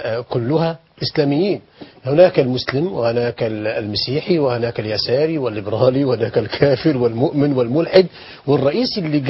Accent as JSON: {"language": "Arabic", "country": "Egypt"}